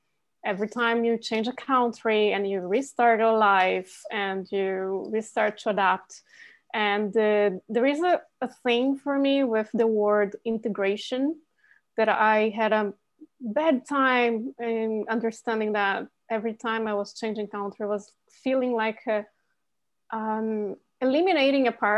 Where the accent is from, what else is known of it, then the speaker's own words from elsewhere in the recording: Brazil; first language Portuguese; English is a second language; It's Portuguese, my native language, or Brazilian Portuguese. Then Italian is my second native language, and I'm fluent in English and French and Spanish.